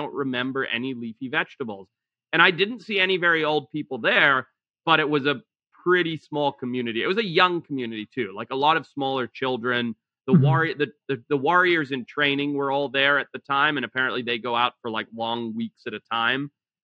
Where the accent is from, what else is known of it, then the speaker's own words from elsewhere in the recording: Zimbabwe; Even growing up in Zimbabwe, so I had asthma as a kid